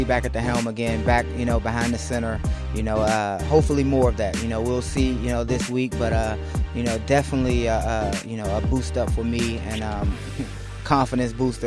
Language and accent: English; Washington, District of Columbia, United States; You know, I'm from Washington, D.C. I'm excited to play against this team.